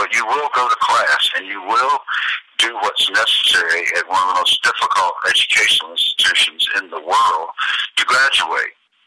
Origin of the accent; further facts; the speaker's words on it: Atlanta, Georgia, United States; accent: Southern; I was from Atlanta, Georgia. I had a Southern accent